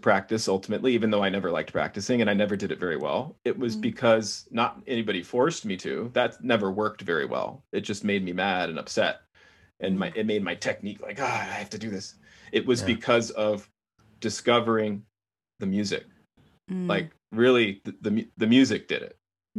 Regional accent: Texas, United States; I'm from Texas, and it's the most caloric thing you can possibly eat.

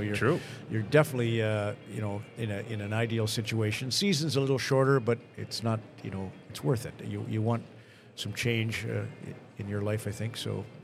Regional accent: Red Deer, Alberta, Canada; when I grew up in Red Deer, Alberta, we had a Governor General from our hometown

